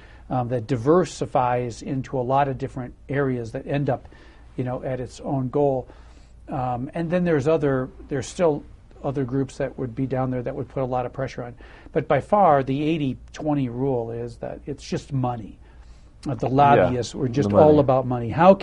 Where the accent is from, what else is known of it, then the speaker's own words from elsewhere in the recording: Detroit, Michigan, United States; and I grew up in Detroit, and so, you know, I thought I knew a lot more about minorities